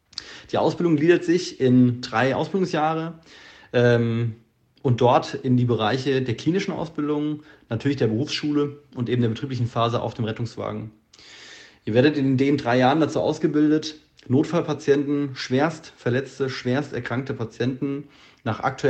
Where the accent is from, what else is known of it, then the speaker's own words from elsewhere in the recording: Rossbach, Hesse, Germany; Ich komme aus Rossbach